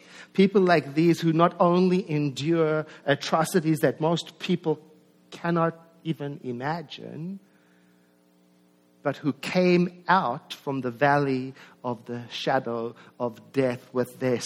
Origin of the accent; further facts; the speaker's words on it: South Africa; born there; I was born in South Africa in 1961.